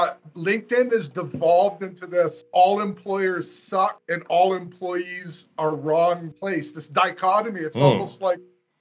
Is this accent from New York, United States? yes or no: no; Dudley, Massachusetts, United States; Dudley, Massachusetts, a place with all the diversity of a salt shaker.